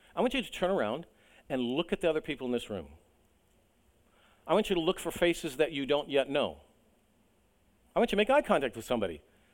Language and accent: English; United States; and I'm American and I grew up here